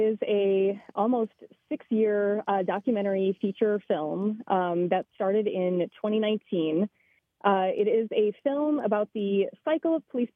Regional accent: Racine, Wisconsin, United States; who was shot and killed by a police officer on Juneteenth Day in 2019 in my hometown of Racine, Wisconsin, obviously.

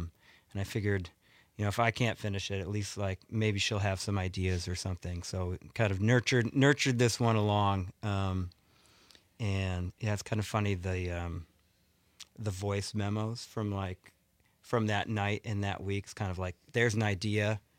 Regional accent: Milwaukee, Wisconsin, United States; I had been to Madison before growing up in the Milwaukee area.

